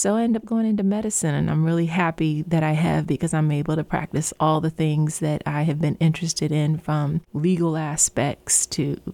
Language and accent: English; Houston, Texas, United States; also born or lived in Charlottesville, Virginia; now in Springfield, United States; Sure. So I'm from Houston, Texas. I have been in Springfield for about 14 years, and it has become my home. Previously, I was in Charlottesville, Virginia at University of Virginia.